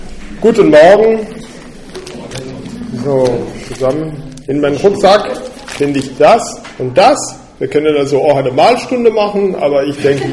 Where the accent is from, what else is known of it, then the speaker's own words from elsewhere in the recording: Spa, Wallonia, Belgium; also ich komme aus Belgien, für die, die das nicht wissen, aus der Stadt Spa, das ist so ungefähr 150 Kilometer weit weg von hier.